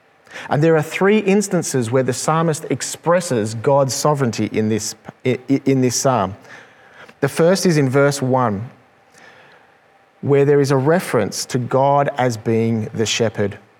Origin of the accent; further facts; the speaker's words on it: Australia; particularly as Australian men, we aren't really known for expressing our feelings or sharing our emotions.